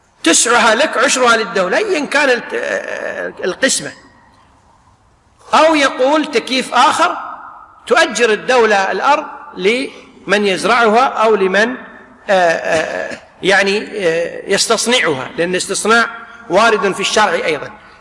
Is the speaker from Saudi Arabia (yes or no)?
no; Kuwait; مثل عندنا في الكويت الآن يعطون مزارع لبعض الناس في مقابل ماذا؟